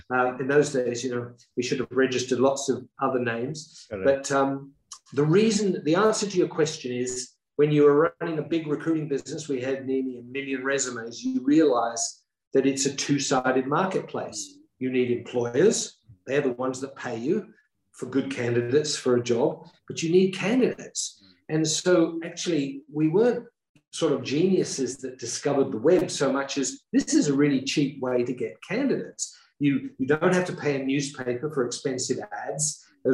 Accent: England, United Kingdom; my early years, obviously, were in England. I grew up in England. I had a great education at a school in Chichester in Sussex

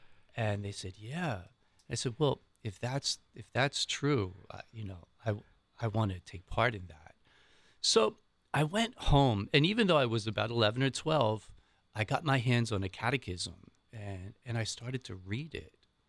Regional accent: Philadelphia, Pennsylvania, United States; accent: Philadelphia; Right outside of Philadelphia.

